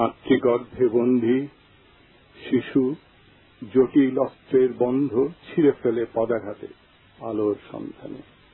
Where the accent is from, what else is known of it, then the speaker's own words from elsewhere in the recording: Bangladesh; now in Canberra, Australia; যাতে করে ক্যানবেরায় বাংলাদেশী ছাত্রছাত্রীবৃন্দ এবং আমরা যারা ক্যানবেরায় বাংলাদেশী স্থায়ী প্রবাসী, এদের মধ্যে একটি সেতুবন্ধন তৈরি হয়।